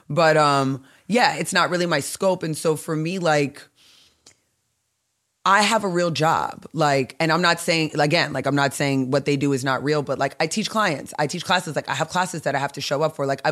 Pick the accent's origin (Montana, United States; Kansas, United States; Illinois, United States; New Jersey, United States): New Jersey, United States; I'm also not from here. I'm from Jersey.